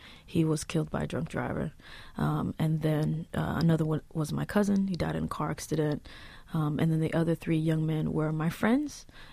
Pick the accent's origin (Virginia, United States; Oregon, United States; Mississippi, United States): Mississippi, United States; DeLille; I grew up in a small town called DeLille, and that's on the Gulf Coast of Mississippi.